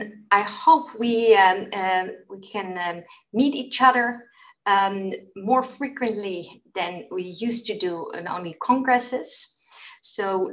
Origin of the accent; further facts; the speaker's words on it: Rotterdam, South Holland, Netherlands; English is a second language; Well, actually, I've been born and raised in Rotterdam. I also did my medical degree here at the Erasmus University, so I've never been away.